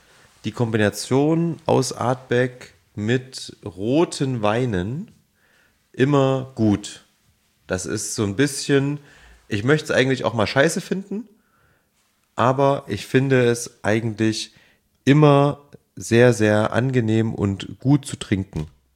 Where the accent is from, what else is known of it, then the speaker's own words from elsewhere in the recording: Thuringia, Germany; bei uns in Thüringen gab es dann in den unterschiedlichen Städten, in Erfurt, Weimar, Jena, Gera, gab es immer die Köstritzer Schwarzbiernacht.